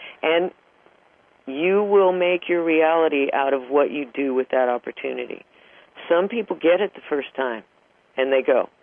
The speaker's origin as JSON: {"language": "English", "region": "California", "country": "United States", "tie": "born there", "said": "If, for instance, I was born in Southern California. I now live practically in the middle of a forest because I get along a lot better with trees than people."}